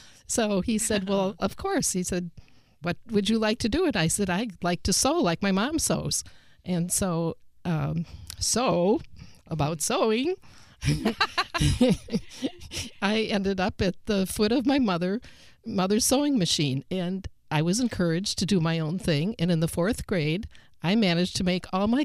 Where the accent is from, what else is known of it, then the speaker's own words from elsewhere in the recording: Milwaukee, Wisconsin, United States; also born or lived in Indianapolis; From Milwaukee. Right. And when I moved down to Indianapolis, I didn't know anybody here.